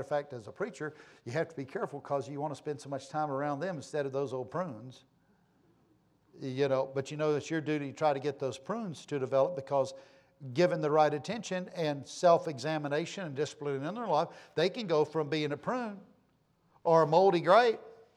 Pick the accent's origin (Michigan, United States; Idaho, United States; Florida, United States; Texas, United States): Texas, United States; Well, I'm from West Texas, so she's got to be partial with, but I like Israel more than West Texas.